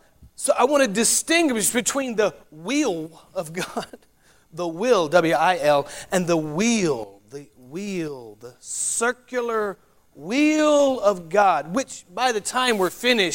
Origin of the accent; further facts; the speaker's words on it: the South, United States; accent: Southern; I pronounced his name in my mind in my Southern accent, the way that I was raised.